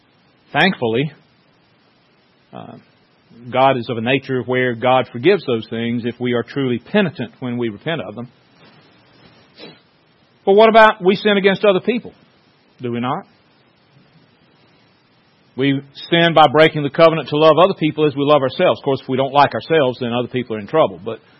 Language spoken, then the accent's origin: English; South Carolina, United States; We're from Horry County.